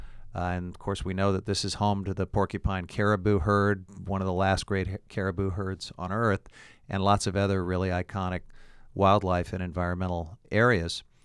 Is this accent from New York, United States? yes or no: no; Independence, Missouri, United States; So you noted that I'm from Independence, Missouri. That's a politically significant place. It's the home of Harry S. Truman.